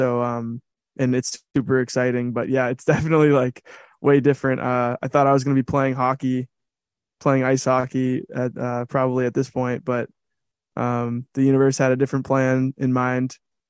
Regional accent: Boston, Massachusetts, United States; now in Los Angeles, United States; I grew up in Boston, and I've always loved music

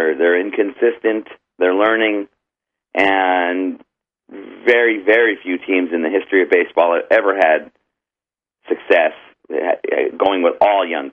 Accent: East Coast, United States; I come from the East Coast, and on the East Coast, these guys would have been run out of town long ago.

